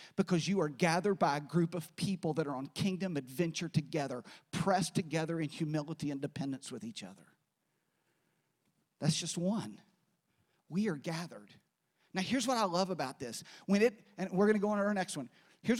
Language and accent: English; West Virginia, United States; But first … I grew up in West Virginia.